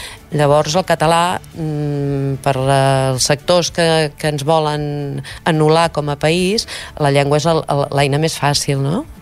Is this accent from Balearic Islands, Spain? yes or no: no; Catalonia, Spain; que no hem de perdre la dignitat com a catalans i que no hem de perdre l'ús de la llengua catalana